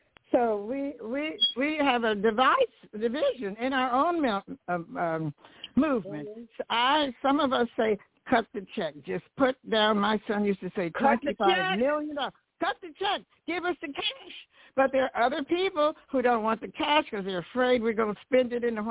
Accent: Detroit, Michigan, United States; Started in Detroit, my hometown, 1968, and we're hosting the 56th anniversary of that here in Charleston.

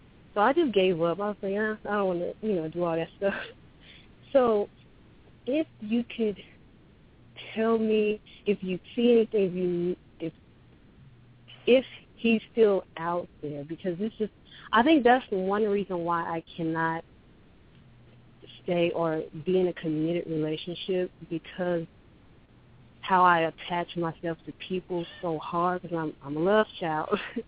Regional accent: Los Angeles, California, United States; from L.A.

